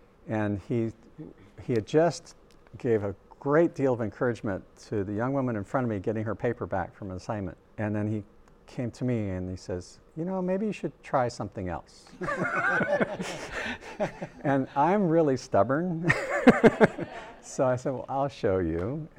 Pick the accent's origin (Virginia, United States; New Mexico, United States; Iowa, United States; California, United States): California, United States; Calexico; also born or lived in San Diego; I was born in Calexico, California, the hottest place in the United States, if you look at the weather map. And we left there after high school, spent a year in San Diego